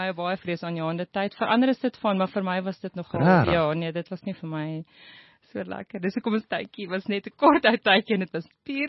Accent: Riebeeckstad, Free State, South Africa; moved away as an adult; Ek het naby Kroonstad groot geword in die Riebeekstad. En ja, daar maar skool gegaan

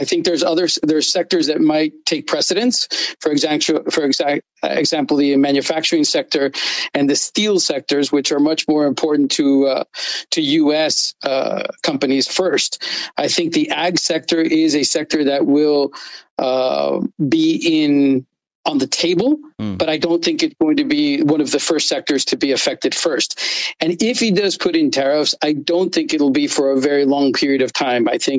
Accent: Nogales, Arizona, United States; I'm from Nogales, Arizona, and I am an importer of Mexican fruits and vegetables

